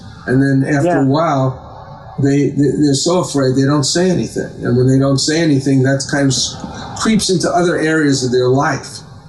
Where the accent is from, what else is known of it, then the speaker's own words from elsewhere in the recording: Long Island, New York, United States; I grew up in Long Island